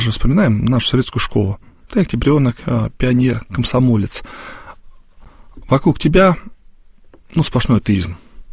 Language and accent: Russian; Russia; Я вырос на Ловоте, да, это такой путь из Варяг-Греки, да? Такой древнеславянский торговый путь